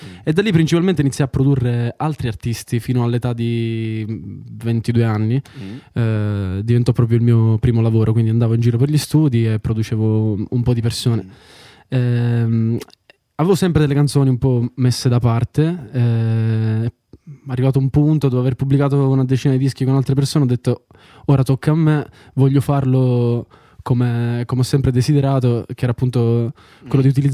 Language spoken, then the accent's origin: Italian; Sicily, Italy; moved away as an adult; now in Tuscany, Italy; all'età di 18 anni andai via da casa, quindi anche per questo il disco si chiama … Io sono siciliano, ormai sto in Toscana da 5 anni